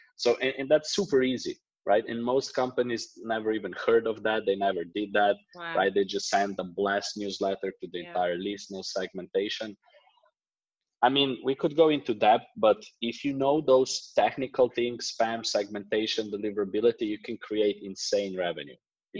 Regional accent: Slovenia; moved away as an adult; also born or lived in London; I'm from Slovenia. I'm from Slovenia. I moved out when I was, I don't know, 22 after university or 23, did a year in London, 2 years around the world

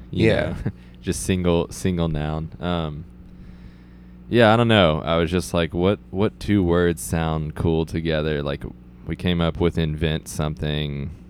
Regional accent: Texas, United States; we were the only band with singing that played a show, like kind of growing up in Texas.

